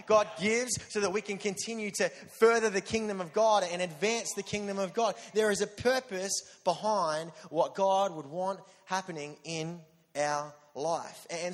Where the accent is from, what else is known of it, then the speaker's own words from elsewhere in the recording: Dandenong, Victoria, Australia; Come on, I'm from Dandenong, the ghetto of Melbourne, right?